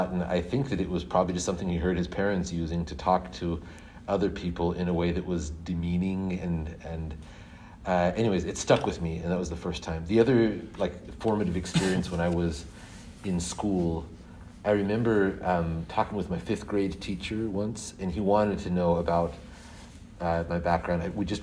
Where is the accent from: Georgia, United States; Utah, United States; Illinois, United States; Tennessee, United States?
Utah, United States; now in Tacoma, United States; Yeah, but that's nothing compared to what I grew up with in Utah, where like we'd have 3-4 months of snow a year.